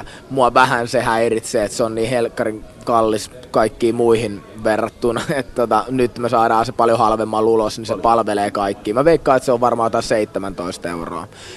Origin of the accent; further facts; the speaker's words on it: Lahti, Päijät-Häme, Finland; ei kun me ollaan Lahdesta